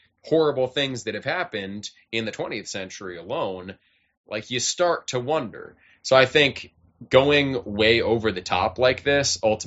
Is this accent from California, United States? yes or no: yes; California, United States; growing up in Southern California, I feel like it was almost at that level.